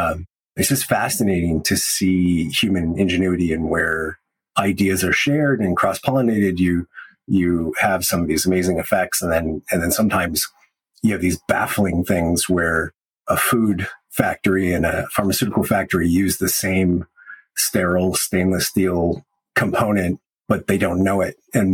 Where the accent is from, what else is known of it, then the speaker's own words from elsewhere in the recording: California, United States; Yeah, so I grew up in the United States in Southern California, and I went to college at the United States Merchant Marine Academy at Kings Point in New York.